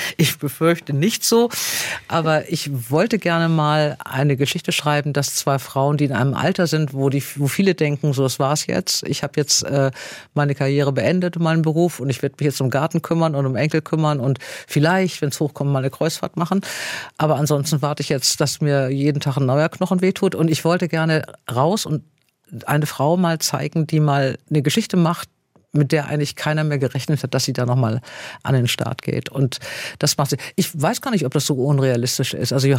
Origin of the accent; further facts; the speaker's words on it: Hamburg, Germany; now in Bad Neuenahr-Ahrweiler, Germany; waren wir gerade aus einem Vorort von Hamburg nach Bad Neuenahr-Ahrweiler gezogen, also ins Rheinland. Ja. Ich bin wirklich sehr norddeutsch.